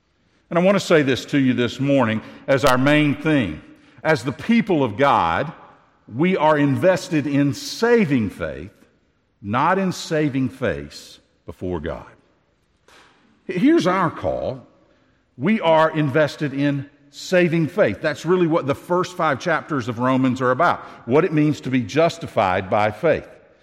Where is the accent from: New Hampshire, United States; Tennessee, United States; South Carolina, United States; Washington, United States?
Tennessee, United States; I grew up in Tennessee and I'm the product of 10 generations of hillbilly